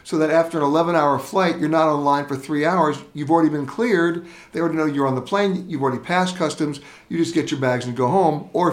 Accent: United States; I mean, so, for example, I'm an American citizen.

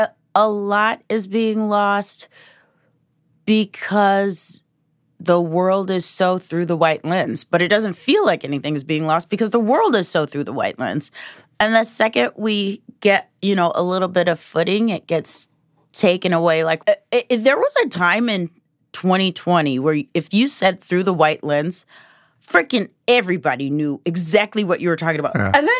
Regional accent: Omaha, Nebraska, United States; And of course, I grew up in Omaha, Nebraska, so it's probably double regular for me.

